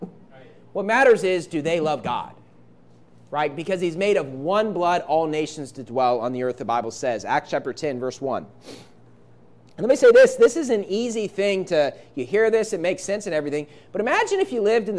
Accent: West Virginia, United States; also born or lived in Iowa; now in California, United States; Now, I was not born in West Virginia. I was born in Iowa, but I grew up in West Virginia. And before my wife and I moved to California

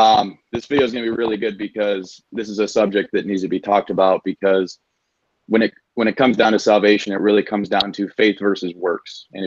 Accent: Michigan, United States; I'm from Michigan.

